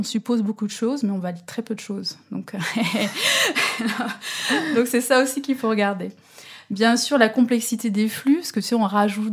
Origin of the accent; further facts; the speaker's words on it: France; Alors contrairement à ce que pourrait dire mon nom, je ne viens pas de Hollande, je viens de la France.